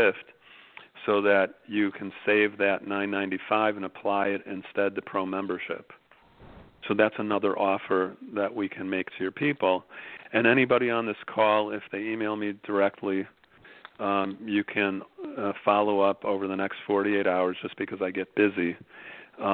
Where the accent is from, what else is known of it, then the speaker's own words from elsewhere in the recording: Chicago, Illinois, United States; I'm from Chicago, knew my precinct captain growing up, and, you know, happy to be living in a blue state